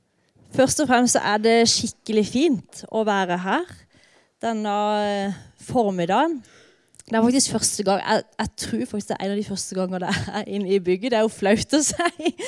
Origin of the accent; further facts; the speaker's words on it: Iveland, Agder, Norway; På det tidspunktet så bodde jeg fortsatt hjemme på Iveland.